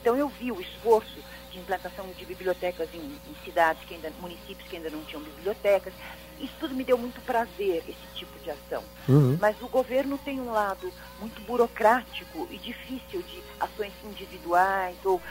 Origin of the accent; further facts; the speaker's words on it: São Paulo, Brazil; Bom, eu sou de São Paulo